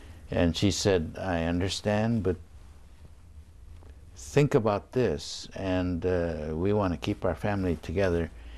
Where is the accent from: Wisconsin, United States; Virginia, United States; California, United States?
California, United States; Los Angeles; We're from Terminal Island in Los Angeles Harbor, and we were one of the first to be moved, and so we were one of the first to come to Tule Lake.